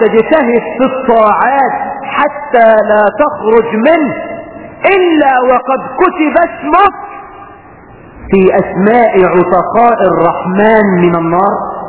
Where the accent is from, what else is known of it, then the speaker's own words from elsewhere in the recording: Egypt; احنا كمصريين